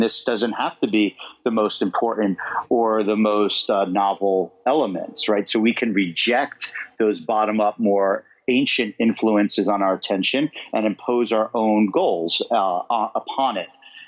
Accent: Queens, New York, United States; So I grew up in Queens. Neither of my parents actually went to college. I was the first person in my family to go to college.

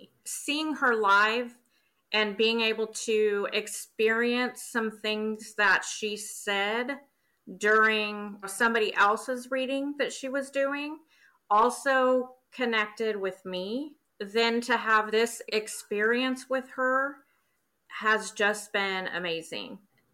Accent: Wichita, Kansas, United States; I'm from Wichita, Kansas.

